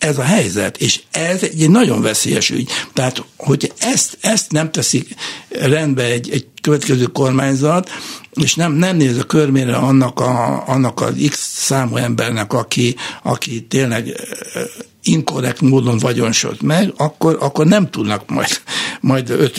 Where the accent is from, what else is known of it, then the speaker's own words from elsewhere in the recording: Hungary; Én rendes magyar ember vagyok.